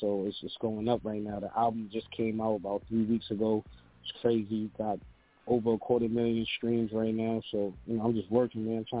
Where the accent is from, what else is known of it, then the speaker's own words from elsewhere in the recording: New York City, New York, United States; You know, growing up in the Bronx, you know, and I'm from Cedar and Cedric. So if you know about Cedar and Cedric, you know that's the birthplace of hip hop.